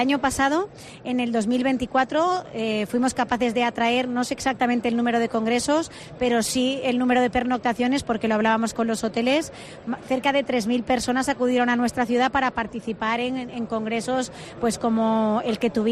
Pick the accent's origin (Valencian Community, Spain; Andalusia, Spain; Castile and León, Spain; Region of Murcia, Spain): Valencian Community, Spain; Castellón; Que somos de Castellón y tenemos que contar las bondades de nuestra tierra